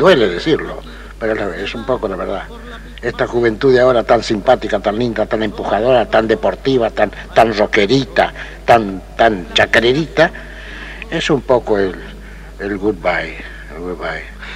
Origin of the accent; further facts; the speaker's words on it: Argentina; Nosotros somos argentinos hasta que hemos ganado la elección o la hemos perdido.